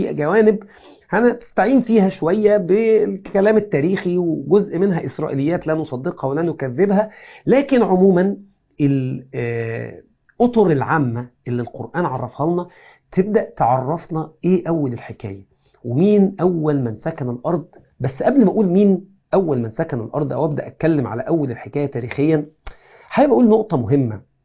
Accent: Egypt; أنا مفروض إن أنا مصري الجنسية، لو جيت حلل مش هلاقي إن أنا مصري 100%، في أقوام وفي أجناس.

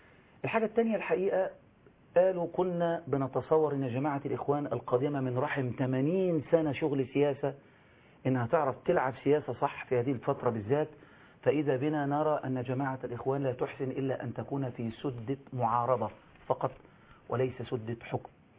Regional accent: Egypt; احنا كمصريين لسنا مؤدلجين لا ننتمي الى جماعات الاحزاب

